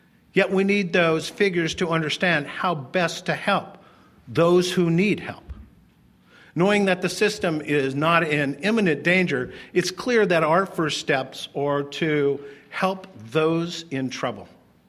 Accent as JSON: {"language": "English", "country": "United States", "said": "I'm also an American, and one of the freedoms we enjoy is the freedom to take risk"}